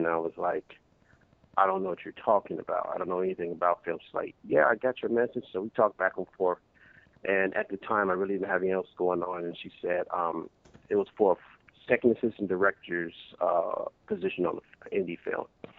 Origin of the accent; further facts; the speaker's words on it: Chicago, Illinois, United States; So after talking with Seth and coming from Chicago, because I'm really from Chicago, we thought about doing something around gun violence.